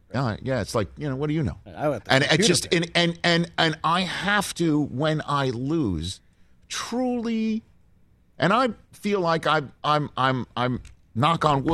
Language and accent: English; Staten Island, New York, United States; My hometown of Staten Island, New York.